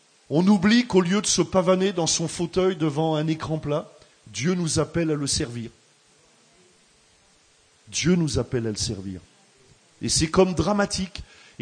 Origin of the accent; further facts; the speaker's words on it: Limoges, Nouvelle-Aquitaine, France; Vous savez que moi je viens de Limoges.